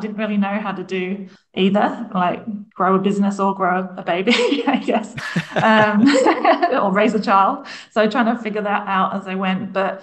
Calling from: New Zealand; I'm calling from New Zealand today.

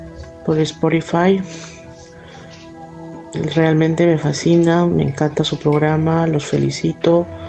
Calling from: Lima, Peru; de Lima, Perú.

